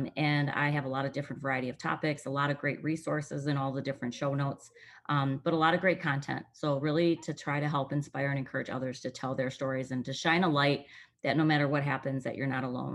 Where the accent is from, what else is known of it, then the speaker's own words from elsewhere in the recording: Racine, Wisconsin, United States; taking all of my readers through the book in Racine, Wisconsin, my hometown where I grew up, and kind of visiting my high school